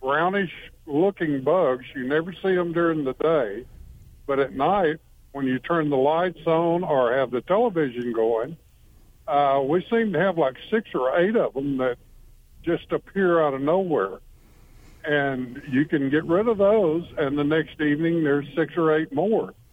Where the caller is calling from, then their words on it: Gilmer, Texas, United States; Well, actually, I'm from Gilmer, but that's okay.